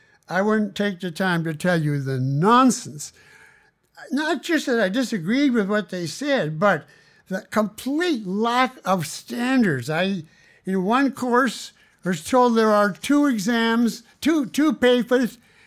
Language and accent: English; Canada; now in United States; I'd have to say that now and then I do confuse being young with being Canadian, because that's all I ever know. So when I think of distant youth, what comes to mind by association is what my life in Canada was.